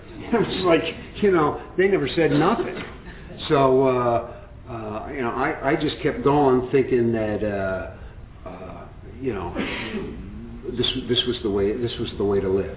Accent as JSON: {"language": "English", "town": "San Francisco", "region": "California", "country": "United States", "tie": "born or raised there", "said": "I was raised in the San Francisco area back in the mid-60s."}